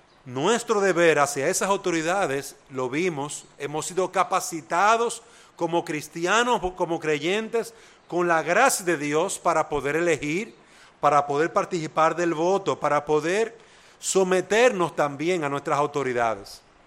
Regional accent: Dominican Republic; es un derecho que como dominicanos tenemos, un derecho que debemos de ejercer

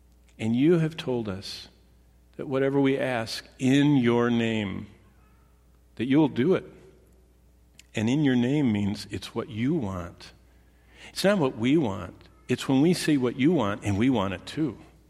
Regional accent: Lansing, Michigan, United States; I said, I'm from Michigan.

